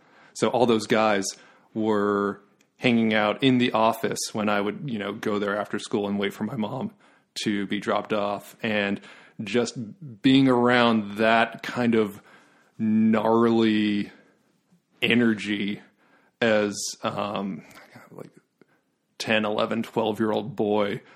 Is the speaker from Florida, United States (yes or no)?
no; West Hollywood, California, United States; also born or lived in Santa Monica / Venice; I grew up in West Hollywood. My mom lived in West Hollywood, and my dad lived on the West Side. So I grew up in West Hollywood, Santa Monica, Venice.